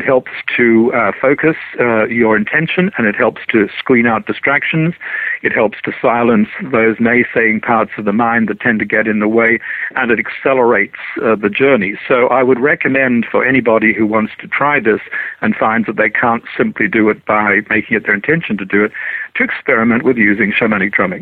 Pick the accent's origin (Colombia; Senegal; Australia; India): Australia; now in United States; I grew up in Australia. Australia does not have bears.